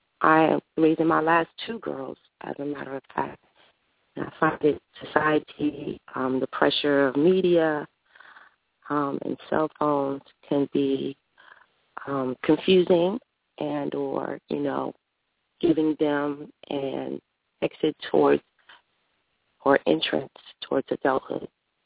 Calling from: Germantown, Maryland, United States; Yeah, so I'm calling from Germantown, Maryland.

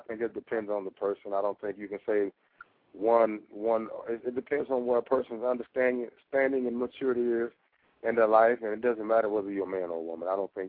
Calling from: Tulsa, Oklahoma, United States; I'm calling from Tulsa, Oklahoma.

